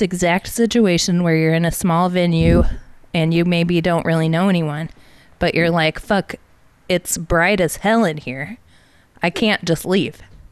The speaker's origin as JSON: {"language": "English", "region": "Ohio", "country": "United States", "said": "I'm from Ohio."}